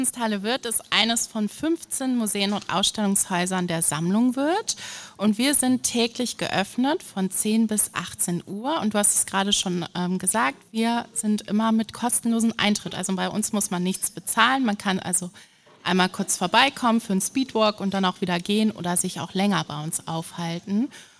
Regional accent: Düsseldorf, North Rhine-Westphalia, Germany; Also ich komme eigentlich nicht aus Schwäbisch Hall, auch nicht aus der Region, sondern ich komme aus Düsseldorf.

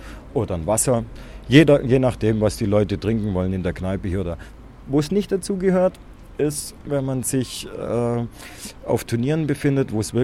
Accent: Reutlingen, Baden-Württemberg, Germany; ich komme ja ursprünglich aus Reutlingen, das ist nicht so weit weg.

